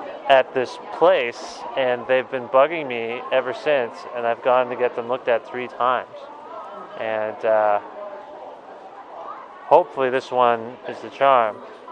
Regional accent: Guelph, Ontario, Canada; Guelph. Yeah, there's a guy, and my optometrist has been in my hometown

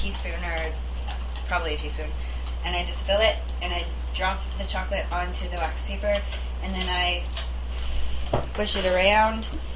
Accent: Alberta, Canada; And I grew up in Alberta

